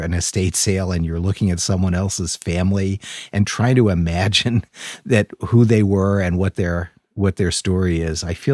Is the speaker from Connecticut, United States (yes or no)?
yes; Connecticut, United States; I grew up in Connecticut.